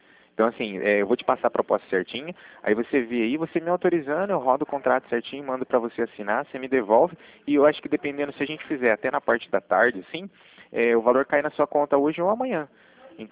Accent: Cornélio Procópio, Paraná, Brazil; Eu sou aqui de Cornélio Procópio

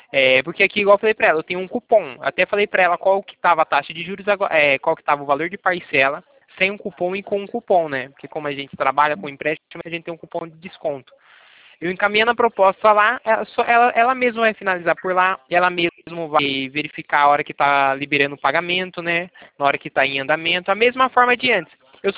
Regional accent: Itatiba, São Paulo, Brazil; Itatiba, do interior de São Paulo.

